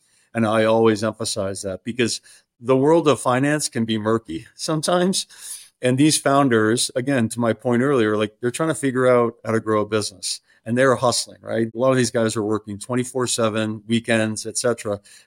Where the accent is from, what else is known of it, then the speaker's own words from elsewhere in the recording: Worcester, Massachusetts, United States; I grew up in Massachusetts. I grew up in a city called Worcester, Massachusetts.